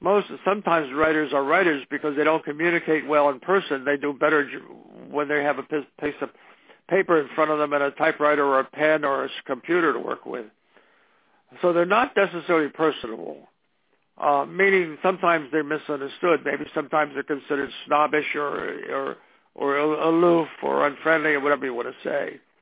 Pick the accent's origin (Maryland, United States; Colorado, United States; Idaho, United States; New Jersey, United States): New Jersey, United States; Ocean City; when I was born and reared in Ocean City, New Jersey, there weren't many Italian people around.